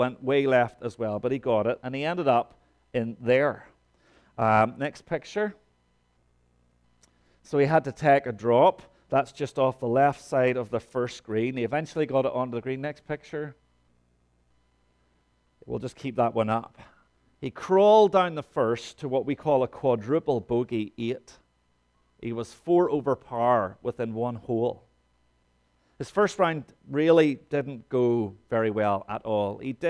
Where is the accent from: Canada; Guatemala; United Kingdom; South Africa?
United Kingdom; Portrush, Northern Ireland; is actually my hometown. That's Portrush, what we call the West Strand.